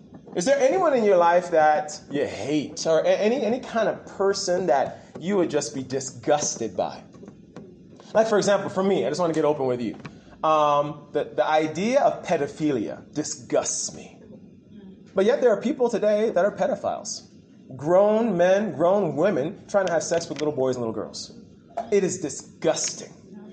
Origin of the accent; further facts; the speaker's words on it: United States; you can recognize from my accent, I'm from the U.S.